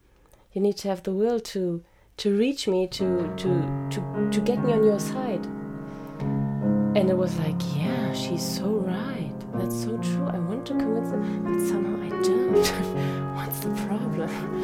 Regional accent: Berlin, Germany; I'm from Berlin. I'm almost 30. I'm a Christian.

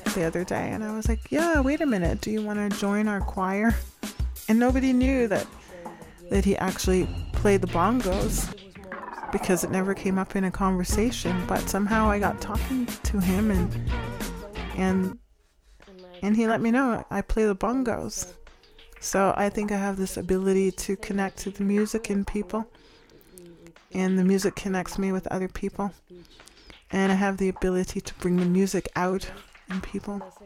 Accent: Canada; now in Germany; Leaving Canada, leaving my home to come to Germany was a big step.

